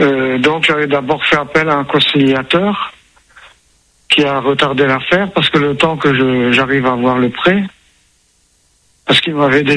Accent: Dunkirk, Hauts-de-France, France; now in Vendée, France; disons que nous, on est du Nord, mais on est venu habiter en Vendée.

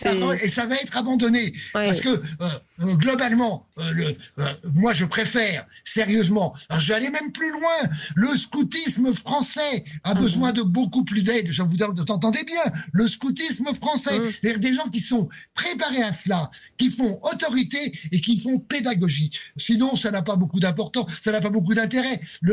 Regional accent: Île-de-France, France; born there; je suis né en Seine-Saint-Denis

